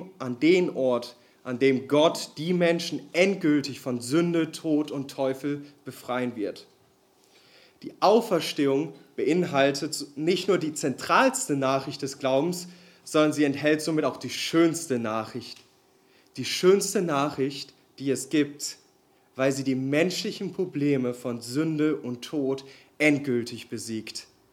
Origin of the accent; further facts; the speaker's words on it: Bielefeld, North Rhine-Westphalia, Germany; born there; ich bin 23 Jahre alt. Geboren wurde ich in der schönsten Stadt Deutschlands, Bielefeld. Aufgewachsen bin ich im Nachbardorf von Marco